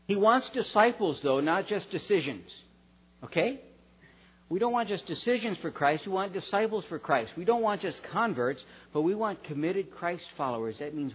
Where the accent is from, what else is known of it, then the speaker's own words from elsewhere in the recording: Wisconsin, United States; I grew up in Wisconsin.